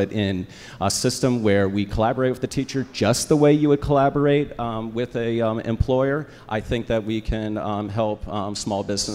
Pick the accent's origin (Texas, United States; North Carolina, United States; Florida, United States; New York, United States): Florida, United States; moved away as an adult; now in Jacksonville, United States; I'm not a lifelong Jackson or Jackson. I'm actually from South Florida. I first came to Jacksonville right after the 9/11 attacks when I joined the Navy.